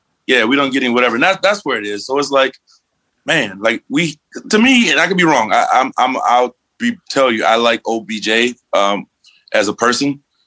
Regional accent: Cleveland, Ohio, United States; Like, I'm the type of guy, we're from Cleveland.

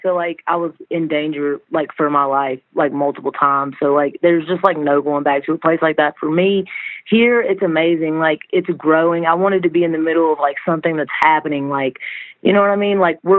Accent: Virginia, United States; Actually, where I grew up at in Virginia is, like, really close to Raleigh

